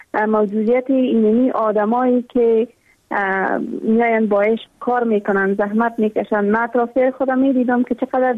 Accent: Afghanistan; ما هم مثل میلیون ها دختر دیگه در دامن جنگ بزرگ شدیم و در همون سیاترین سالایی که در تمام ولایت افغانستان دروازه‌های مکتب برای دخترها بسته بود.

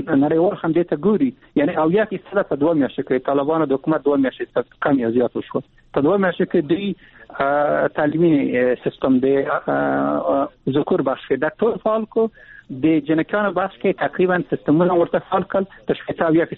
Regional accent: Afghanistan; زه افغان یم

